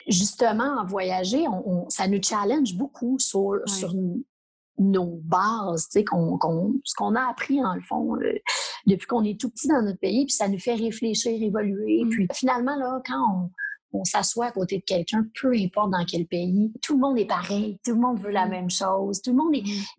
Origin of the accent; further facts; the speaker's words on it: Canada; Puis même le Canada, tu sais, je suis canadienne, puis on n'est pas parfait.